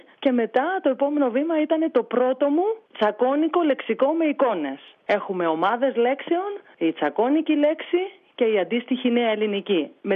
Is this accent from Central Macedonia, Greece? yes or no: no; Peloponnese, Greece; Εδώ μεγάλωσα, εδώ πήγα σχολείο. Έφυγα κάποια χρόνια για σπουδές, αλλά εδώ γύρισα πίσω. Εδώ έχω κάνει τα παιδιά μου. Και τα τέσσερα μου παιδιά τα έχω νανουρίσει με τσακώνικα νανουρίσματα.